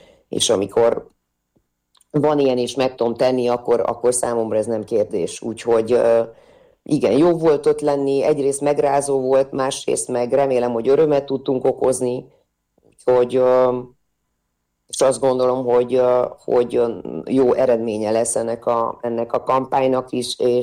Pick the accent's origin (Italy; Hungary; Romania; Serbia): Romania; kicsit hasonló helyzetben azért éltem én Romániában, hiszen én is határon túli vagyok, csak egy másik határnak a túljáról